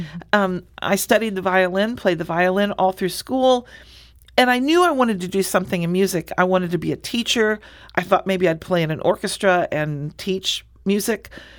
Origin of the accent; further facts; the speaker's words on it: Springfield, Illinois, United States; born there; I was born in Springfield. My family is all from Southern Illinois, in Alexander and Jackson County, down, you know, a little north of Cairo.